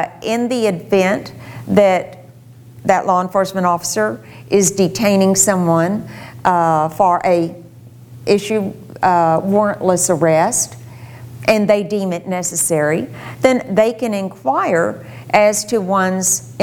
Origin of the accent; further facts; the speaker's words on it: Houston, Texas, United States; In Houston, my hometown, I was born across the street from City Hall, and I love Houston.